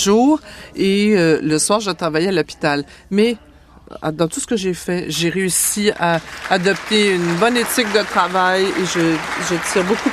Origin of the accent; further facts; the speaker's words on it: Musqueam, Canada; je suis de Musqueam, la Première Nation Saskatchewan.